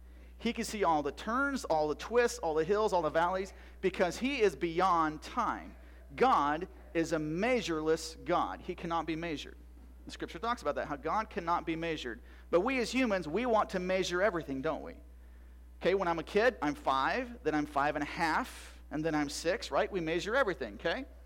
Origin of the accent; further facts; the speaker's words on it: Iowa, United States; I grew up in Iowa.